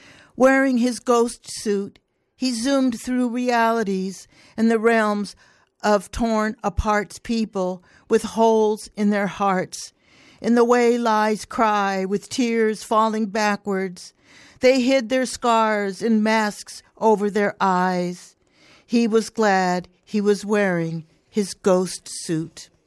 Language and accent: English; California, United States; I'm from California, okay?